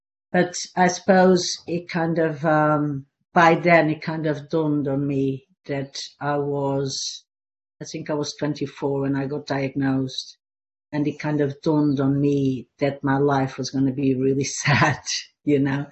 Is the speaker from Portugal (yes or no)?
yes; Portugal; now in London, United Kingdom; And then, I moved from Portugal, where I'm from, to this country, to London in 1991.